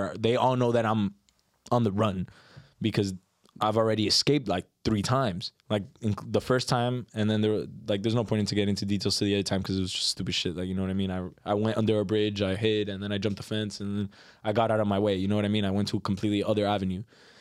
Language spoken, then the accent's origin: English; United States; And then I was telling him how I was raised in the United States